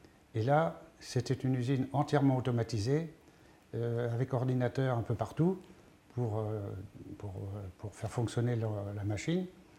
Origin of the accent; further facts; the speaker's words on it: Quimper, Brittany, France; born there; Je suis né à Quimper en 1940. Et mes grands-parents étaient originaires de Trégourès. C'est relativement proche de Quimper, à 25 km environ.